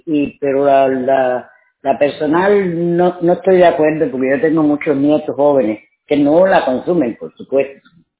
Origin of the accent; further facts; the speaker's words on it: Cuba; moved away; yo soy cubana, yo llevo más de 10 años aquí